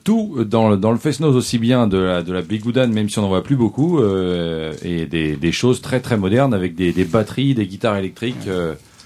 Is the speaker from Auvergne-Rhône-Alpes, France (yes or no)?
no; Normandy, France; moved away; depuis que j'étais parti de Normandie